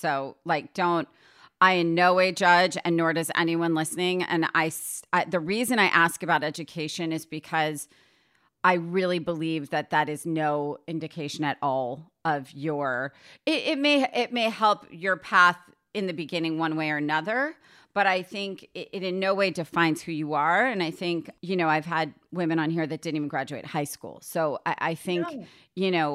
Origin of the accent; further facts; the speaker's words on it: New York, United States; City, but I was 30 minutes from the city. So for me, New York was like my, I feel in many ways that I grew up in New York.